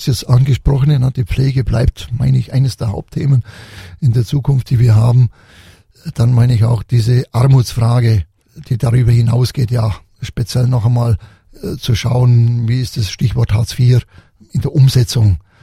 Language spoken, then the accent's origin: German; Augsburg, Bavaria, Germany; in Augsburg, meiner Heimatstadt, will ich mich da engagieren.